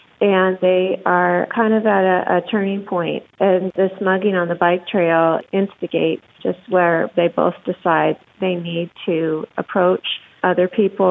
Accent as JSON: {"language": "English", "town": "Loveland", "region": "Ohio", "country": "United States", "tie": "born or raised there", "said": "Bridgeport is actually Loveland, Ohio, my hometown here in Cincinnati."}